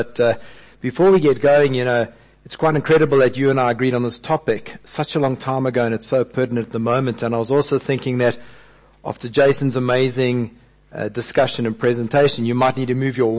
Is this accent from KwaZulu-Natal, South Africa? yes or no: yes; Durban, KwaZulu-Natal, South Africa; I was in Joburg at the time. And I thought, I really miss that. You know, I grew up in Durban